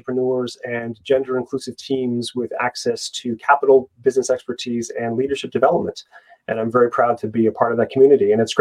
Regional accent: San Francisco, California, United States; now in United Kingdom; I'm originally from San Francisco. I live now in England.

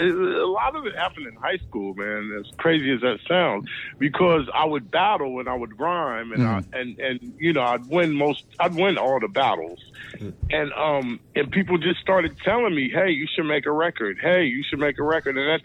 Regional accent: Pacoima, California, United States; also born or lived in Sacramento / Davis; I am originally from the San Fernando Valley, Pacoima, California. I lived in I went to high school in Sacramento.

